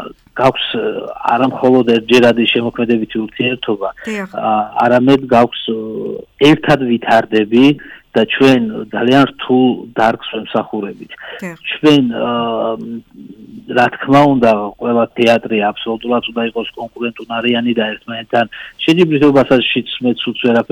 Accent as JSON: {"language": "Georgian", "town": "Batumi", "region": "Adjara", "country": "Georgia", "tie": "born or raised there", "said": "ძალიან მიყვარს ბათუმი, თორემ ეს არის ჩემი ბავშვობა, ჩემი ახალგაზრდობა და სულ ძალიან კარგი მოგონება მაქვს ბათუმთან"}